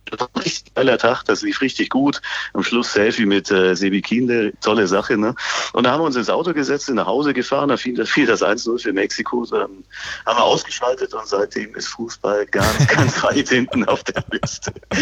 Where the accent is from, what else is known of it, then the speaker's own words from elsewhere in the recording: Bavaria, Germany; born there; ich bin gebürtiger Bayer